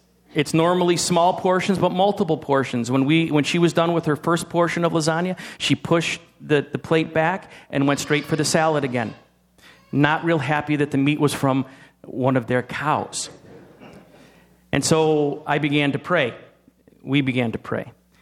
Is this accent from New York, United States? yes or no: yes; New York, United States; I come from Adirondack country, you know, trees and hills and mountains and, you know, rivers are rivers and all kinds of stuff.